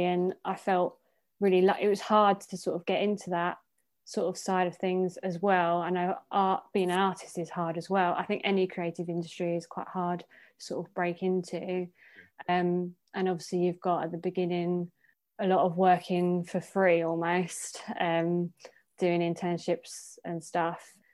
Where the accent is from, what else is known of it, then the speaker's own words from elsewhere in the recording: East of England, United Kingdom; But as a girl, I suppose growing up in Essex as well, I was very like fashion conscious.